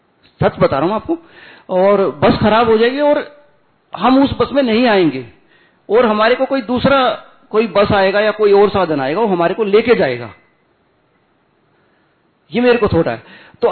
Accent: Rohtak, Haryana, India; और मैं रोहतक हरियाणा से हूँ।

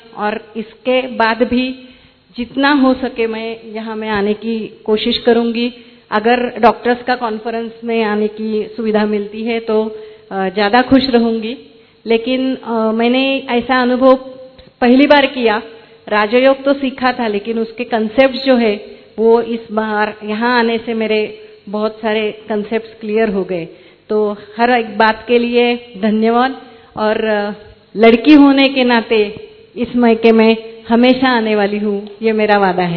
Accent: Pune, Maharashtra, India; मैं पूना से आई हूँ

